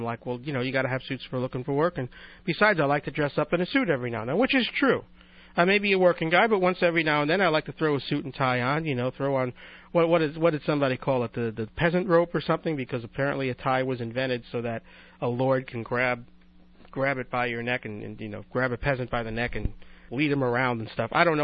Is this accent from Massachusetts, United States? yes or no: no; New York City, New York, United States; Because, you know, I grew up in New York City, and I used to go down to Coney Island and then to the beaches down there